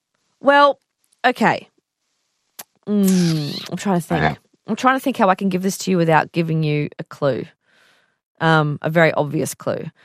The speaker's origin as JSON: {"language": "English", "country": "New Zealand", "tie": "born or raised there", "said": "I grew up in New Zealand. We didn't have much TV of our own"}